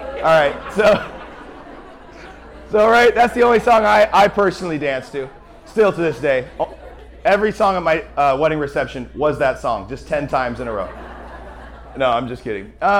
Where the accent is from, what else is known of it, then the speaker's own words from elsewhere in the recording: Pacific Northwest, United States; He's from Oklahoma. I'm from the Pacific Northwest. So That's my background.